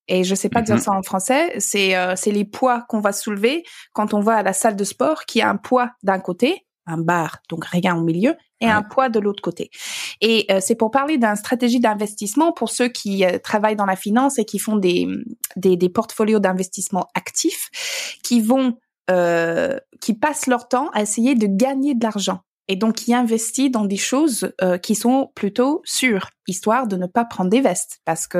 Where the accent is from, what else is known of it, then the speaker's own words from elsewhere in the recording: Alberta, Canada; quand le seul fromage qu'on avait l'habitude à manger quand on vient de l'Alberta, c'est